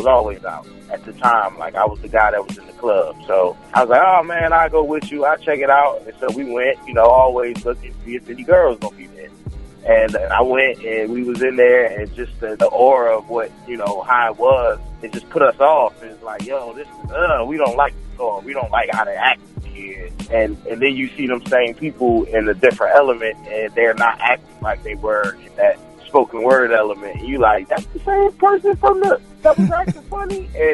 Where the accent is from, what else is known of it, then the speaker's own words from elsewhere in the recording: Virginia, United States; moved away as an adult; now in North Carolina, United States; Yeah, I grew up in Virginia all the way through, graduated high school in Virginia, and then I came down to North Carolina for college and never left.